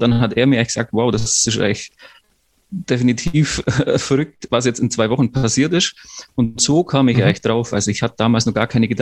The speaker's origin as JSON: {"language": "German", "region": "Bavaria", "country": "Germany", "tie": "born or raised there", "moved": "yes", "lives_now": "Switzerland", "said": "vom Unterallgäu, wo ich aufgewachsen bin, war das keine 3 Stunden"}